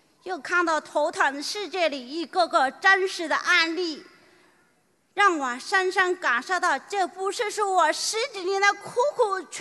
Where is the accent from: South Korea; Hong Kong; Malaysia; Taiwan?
Hong Kong; 我来自香港